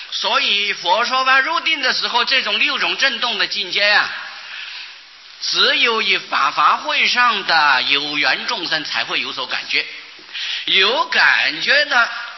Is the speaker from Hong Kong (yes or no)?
no; Miaoli County, Taiwan; 我记得我八岁哪一年啊，北部就是苗栗一带，就是我的家乡那个地方